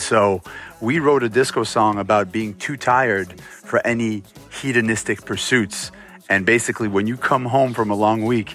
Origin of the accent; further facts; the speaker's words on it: Montreal, Quebec, Canada; we grew up in Montreal. We met at a French lycée.